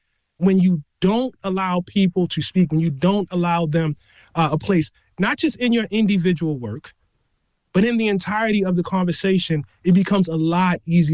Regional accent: United States; But the point I would make is that I am responsible as an American

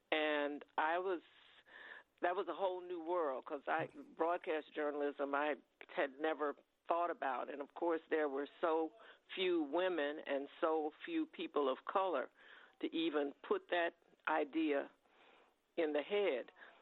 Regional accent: Tulsa, Oklahoma, United States; I grew up in Tulsa, Oklahoma, and it was known as Black Wall Street

